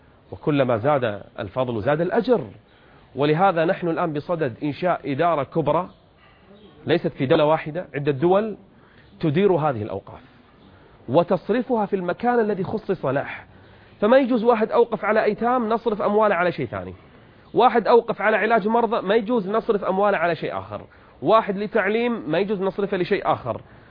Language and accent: Arabic; Qatar; عندنا في قطر نفس الشيء